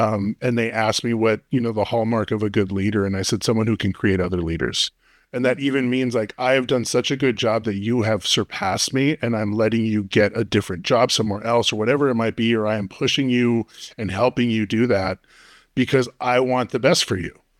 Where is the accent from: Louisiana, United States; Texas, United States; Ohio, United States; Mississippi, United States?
Texas, United States; El Paso; we're from El Paso and we have, like, I know a lot of folks get menudo on Sunday morning.